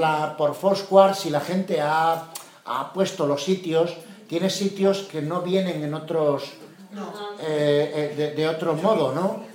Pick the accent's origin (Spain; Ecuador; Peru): Spain; León, Castile and León; estaba en inglés y yo soy de León.